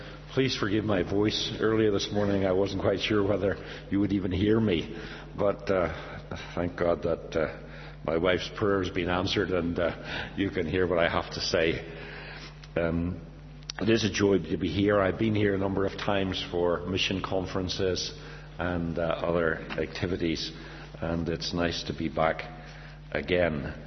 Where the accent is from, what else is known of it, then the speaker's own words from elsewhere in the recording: Northern Ireland, United Kingdom; accent: Northern Irish; You'll hear from my accent that I'm from Northern Ireland